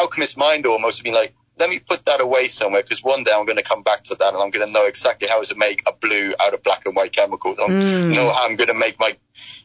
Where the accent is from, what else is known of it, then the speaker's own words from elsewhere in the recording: United Kingdom; However, being a British person